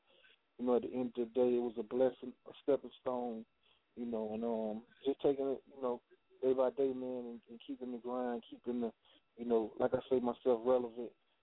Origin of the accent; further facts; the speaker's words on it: Panama City, Florida, United States; I'm from Panama City, Florida, so that's like 8 hours from Miami